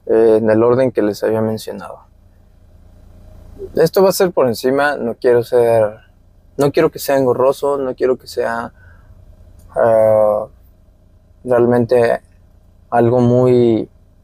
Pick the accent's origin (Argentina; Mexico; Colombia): Mexico; Porque a fin de cuentas es en el país en el que vivimos y pues nos afecta a todos como mexicanos.